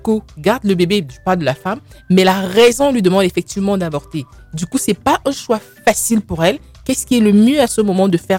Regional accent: Cameroon; moved away; Parce qu'ayant grandi dans mon pays d'origine, qui est le Cameroun, j'ai vu des cas où vraiment c'était fatal.

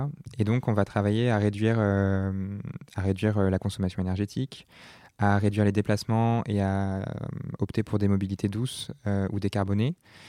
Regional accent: Nouvelle-Aquitaine, France; on a toujours habité à la campagne et donc au contact direct du vivant. Donc moi, quand j'étais petit, j'ai habité en Creuse notamment.

